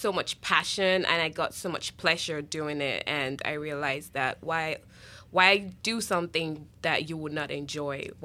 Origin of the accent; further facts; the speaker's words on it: Nigeria; now in United States; I'm from Nigeria.